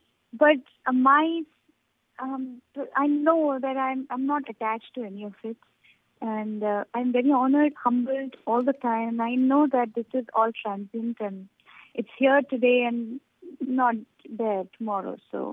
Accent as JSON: {"language": "English", "country": "India", "said": "I'm an Indian. I feel very honored that I have so much of variety with me all the time."}